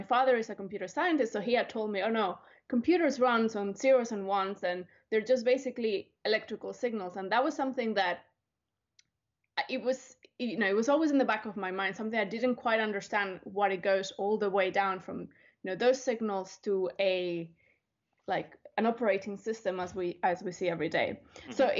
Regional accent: Spain; moved away as an adult; now in United States; So I'm originally from Spain

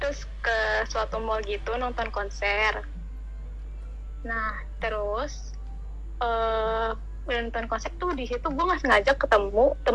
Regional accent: Jakarta, Indonesia; gue dari Jakarta.

